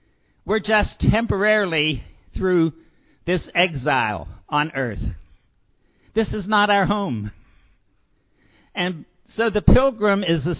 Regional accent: Pennsylvania, United States; I'm originally from Pennsylvania, near Pittsburgh.

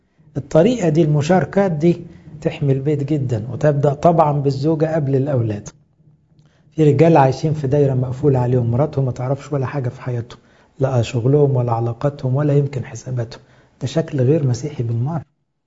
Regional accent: Egypt; وجلسة التفكير دي معلش وقع مننا كمصريين عموما، إزاي تعلم عيالك طريقة التفكير، منهجية التفكير؟ إحنا في مصر ما بنتعلمهاش في المدارس

